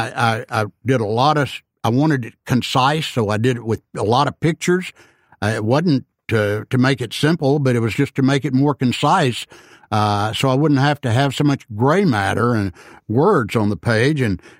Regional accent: Alice, Texas, United States; I'm a roughneck from Alice, Texas.

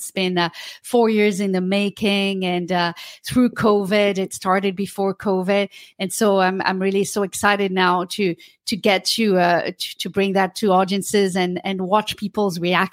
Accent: Occitania, France; moved away; I was growing up in France in a town in the southwest, a small town really far from the ocean, near Toulouse.

